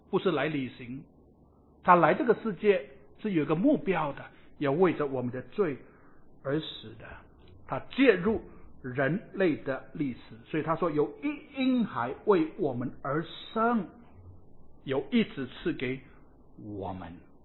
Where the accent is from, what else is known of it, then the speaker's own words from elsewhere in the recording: Indonesia; 我在印尼长大的